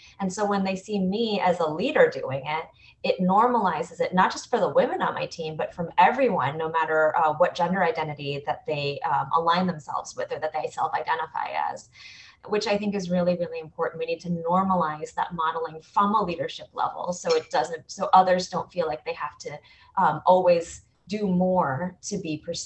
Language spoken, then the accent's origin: English; United States; I'm Korean American.